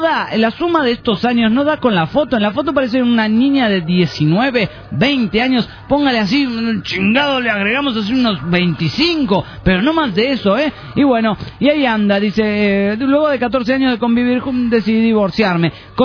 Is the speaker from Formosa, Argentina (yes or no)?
yes; Formosa, Argentina; de Formosa.